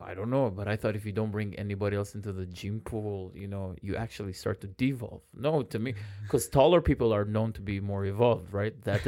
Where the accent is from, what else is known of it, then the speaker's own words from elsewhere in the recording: Jerusalem, Jerusalem District, Israel; I was born and bred in the Armenian Core Quarter on Chabad Street. So, you know, most of my life has been around Chabad Street, St. James, and Ararat